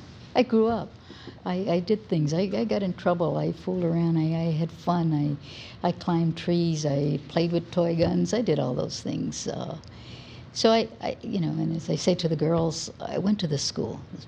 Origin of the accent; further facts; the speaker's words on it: Hawaii, United States; I was born in Kapi'olani Hospital, right here down the street. Grew up in Paoa Valley, Blessed Sacrament Church.